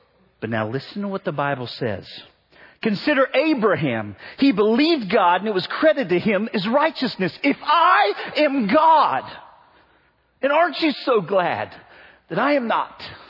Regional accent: Cincinnati, Ohio, United States; from Cincinnati, right?

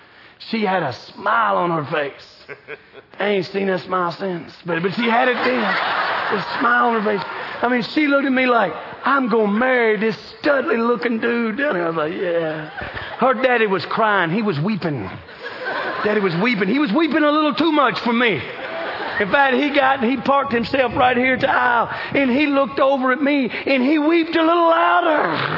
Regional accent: Kentucky, United States; And I had a big old truck, and I was from Kentucky, and it had a license plate on it.

